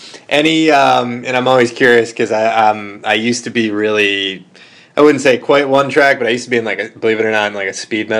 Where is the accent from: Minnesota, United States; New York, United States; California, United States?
New York, United States; Rochester; because I grew up in Rochester, so I grew up on Jenny Cream Ale.